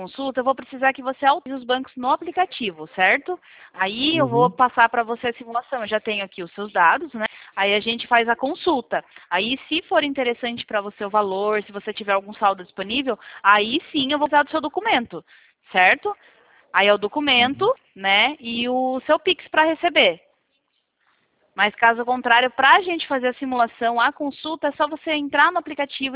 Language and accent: Portuguese; Sorocaba, São Paulo, Brazil; Eu sou de Sorocaba.